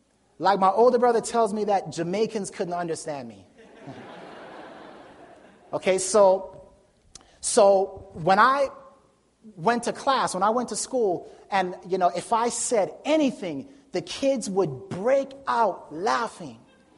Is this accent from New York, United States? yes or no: yes; New York City, New York, United States; Growing up in New York City, you know, my parents still, we barely went to church.